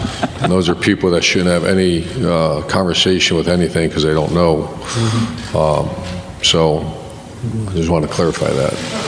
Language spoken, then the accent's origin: English; Ohio, United States; talking about my home state and making the great state of Ohio proud